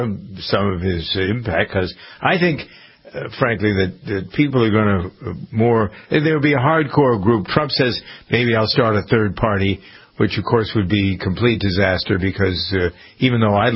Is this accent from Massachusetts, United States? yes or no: yes; Boston, Massachusetts, United States; Talk about the people that I grew up with in Boston.